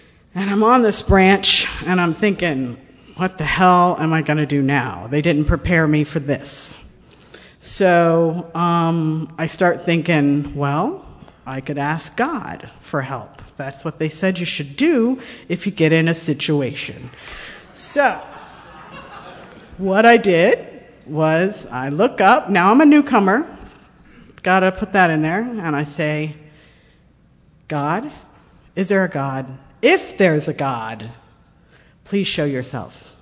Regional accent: Fort Lauderdale, Florida, United States; I am from Fort Lauderdale, Florida, born and raised there.

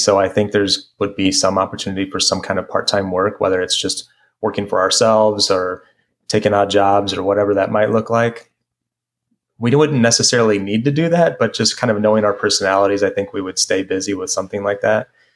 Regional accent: St. Louis, Missouri, United States; And we're both from St. Louis, but we hadn't met in the local group.

